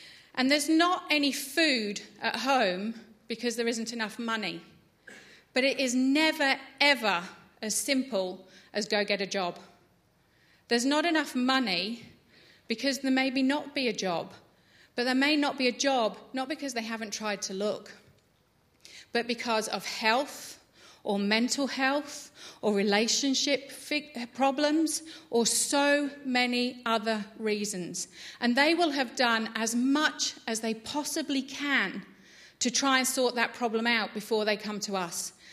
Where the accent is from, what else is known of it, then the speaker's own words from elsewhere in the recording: Layer de la Haye, East of England, United Kingdom; I grew up in this beautiful, quintessential English village with a very French name, because it was from the Norman Conquest back in 1066, called Laya de la Haye.